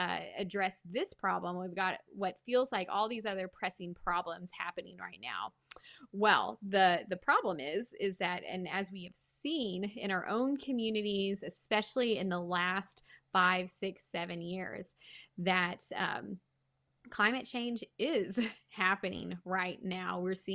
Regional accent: Tennessee, United States; I grew up in East Tennessee.

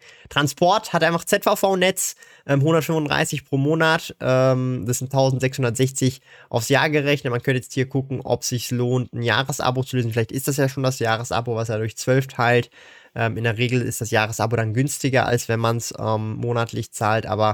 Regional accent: Switzerland; Und von diesem Nettolohn müssen wir Schweizer noch Steuern zahlen.

